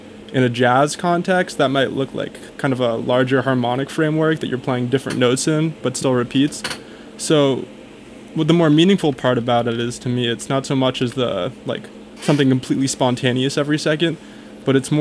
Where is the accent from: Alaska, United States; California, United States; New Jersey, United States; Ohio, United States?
New Jersey, United States; So I'm from New Jersey. I lived there all my life prior to coming to Tufts.